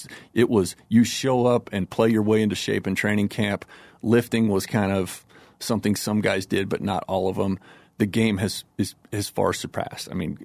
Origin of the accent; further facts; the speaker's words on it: California, United States; when I was growing up in the Bay Area, my dad was a big Raiders fan.